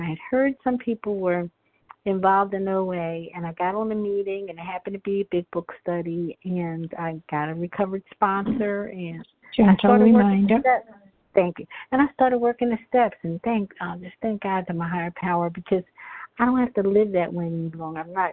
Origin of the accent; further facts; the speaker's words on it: Philadelphia, Pennsylvania, United States; And I'm from Philadelphia, Pennsylvania, Eastern Standard Time.